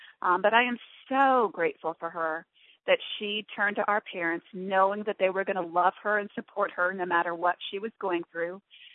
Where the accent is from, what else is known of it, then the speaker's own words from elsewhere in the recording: Iowa, United States; I grew up in Iowa.